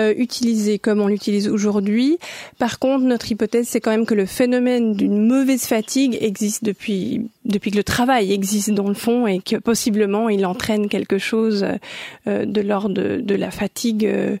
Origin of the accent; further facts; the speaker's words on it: Romandy, Switzerland; comme je suis bilingue, j'ai grandi en Suisse romande, mais je parle suisse-allemand avec mes parents.